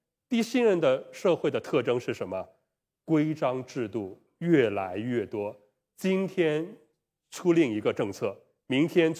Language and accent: Chinese; China; 就很像我们中国人古人所说的什么忠孝两难全。